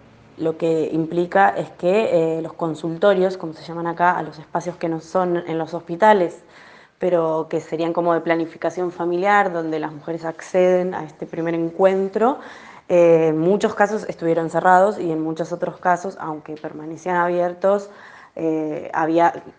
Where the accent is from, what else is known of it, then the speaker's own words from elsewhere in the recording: Argentina; moved away as an adult; also born or lived in La Plata; now in Bologna, Italy; estoy en Bolonia, soy argentina, vivía en La Plata y ahora estoy estudiando aquí en Italia.